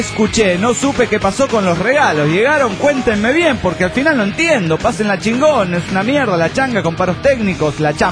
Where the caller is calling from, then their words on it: Aguascalientes, Mexico; de Aguascalientes, México.